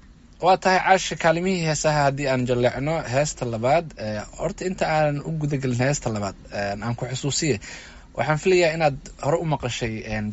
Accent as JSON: {"language": "Somali", "town": "Jawhar", "region": "Middle Shabelle", "country": "Somalia", "tie": "born or raised there", "said": "Aad iyo aad waa magaaladii aan ku dhashay ee aan ku barbaaray."}